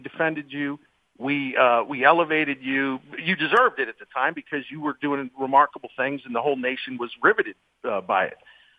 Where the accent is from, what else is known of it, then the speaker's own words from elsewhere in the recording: Baltimore, Maryland, United States; since we're a real young guy growing up in Baltimore